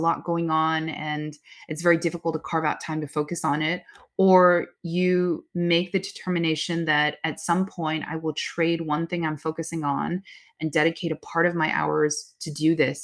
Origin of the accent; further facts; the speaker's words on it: Oakland, California, United States; my hometown, Oakland. I grew up in Chinatown, Oakland, because my grandparents lived there.